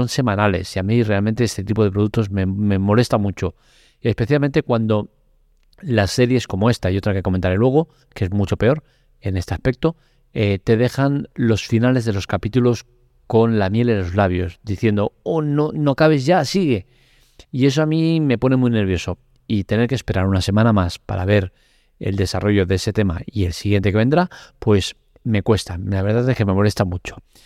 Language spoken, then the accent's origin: Spanish; Barcelona, Catalonia, Spain; está ubicada en Barcelona, ciudad donde nací y donde resido